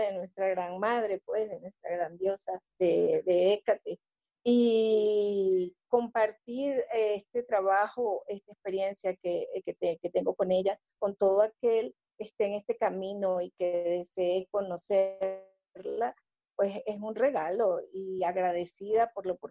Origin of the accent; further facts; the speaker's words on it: Venezuela; yo soy de Venezuela, pero mi familia, por parte de padre y por parte de madre, es europea, española, irlandesa y escocesa por el lado de mi papá